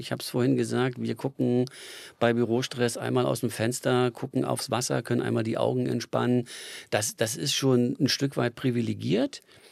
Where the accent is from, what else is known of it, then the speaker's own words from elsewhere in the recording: Grimma, Saxony, Germany; born there; Man hört es mir vielleicht an, ich bin in Grimma geboren.